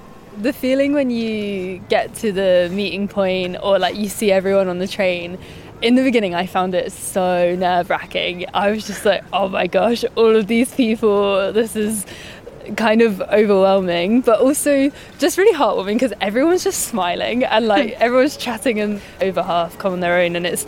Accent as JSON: {"language": "English", "town": "Eastbourne", "region": "South East England", "country": "United Kingdom", "tie": "born or raised there", "said": "I grew up in Eastbourne, so it's coastal, and yeah, being by the sea was really calming"}